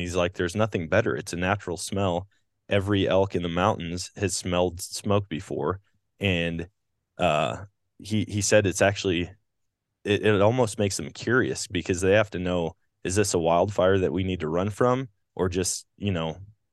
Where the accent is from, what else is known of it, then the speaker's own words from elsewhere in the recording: Wisconsin, United States; Cause I was the same way, you know, growing up in Wisconsin, I probably look like a fool.